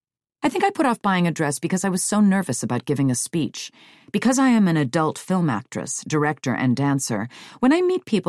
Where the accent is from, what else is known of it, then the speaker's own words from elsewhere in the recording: Baton Rouge, Louisiana, United States; when I was a student at Scotlandville Magnet High School in my hometown of Baton Rouge